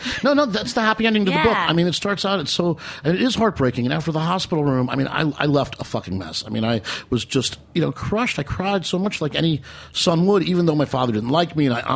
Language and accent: English; Metuchen, New Jersey, United States; We've been all the way to Metuchen, New Jersey, my hometown